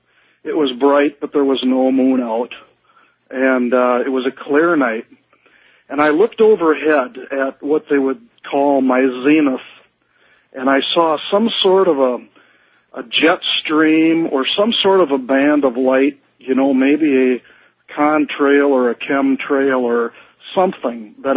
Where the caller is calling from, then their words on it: Minnesota, United States; And I'm calling from Minnesota.